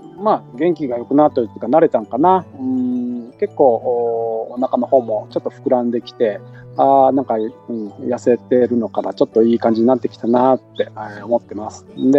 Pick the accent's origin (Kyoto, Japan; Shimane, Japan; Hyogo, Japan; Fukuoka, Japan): Fukuoka, Japan; Kanda; 出身がね、福岡県の神田町出身なんですよね、私はね。